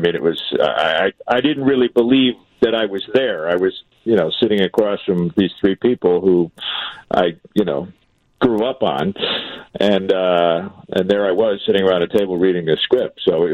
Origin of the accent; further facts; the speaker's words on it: Rolling Meadows, Illinois, United States; also born or lived in Park Ridge; I'm from Rolling Meadows.